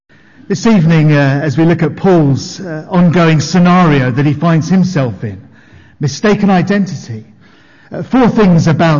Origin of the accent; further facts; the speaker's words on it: Chelmsford, East of England, United Kingdom; born there; if I say I was born in Chelmsford, so what?